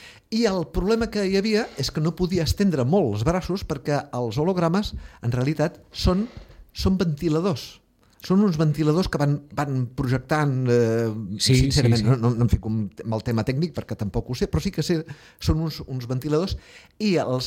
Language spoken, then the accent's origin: Catalan; Catalonia, Spain; accent: Catalan; Però clar, és obvi que ja tinc un accent català en aquestes llengües